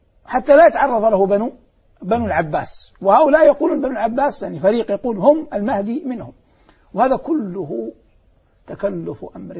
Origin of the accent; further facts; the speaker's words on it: Hejaz, Saudi Arabia; يوجد عندنا في الحجاز كثير العتر